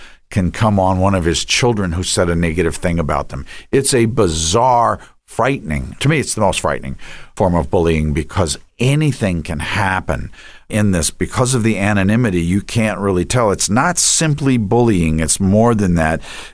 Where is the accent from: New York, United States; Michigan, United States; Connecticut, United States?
New York, United States; I would walk in a store in New York, I grew up in New York